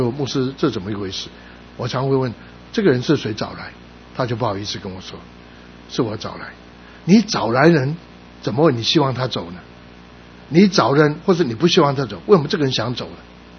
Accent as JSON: {"language": "Chinese", "country": "China", "lives_now": "United States", "said": "我是中国人，在美国人的当中"}